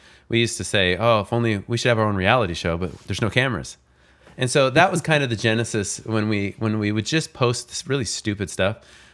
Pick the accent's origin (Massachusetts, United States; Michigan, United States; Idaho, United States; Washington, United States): Washington, United States; Bremerton; Yeah, yeah. I was born in Bremerton.